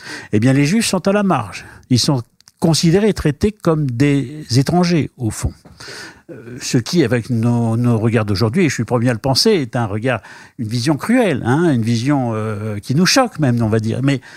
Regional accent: France; comme on dit chez nous en France

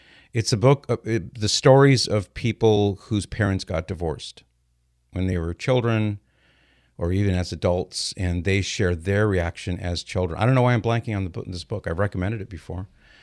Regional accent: California, United States; I remember when I was probably about 11 years old, 12 years old, growing up in SoCal

